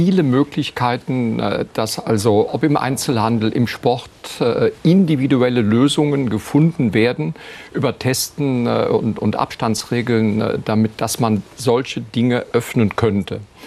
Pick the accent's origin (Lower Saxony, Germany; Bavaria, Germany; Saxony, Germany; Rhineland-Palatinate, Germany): Rhineland-Palatinate, Germany; ich komme aus Rheinland-Pfalz und lebe in einem Landkreis, der also mindestens schon seit 4 Wochen Ausgangssperre hat, ab abends 21 Uhr.